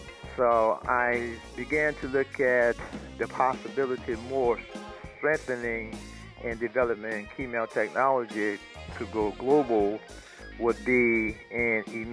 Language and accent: English; New Orleans, Louisiana, United States; I was born in New Orleans, Louisiana. Educational background, attended high school in New Orleans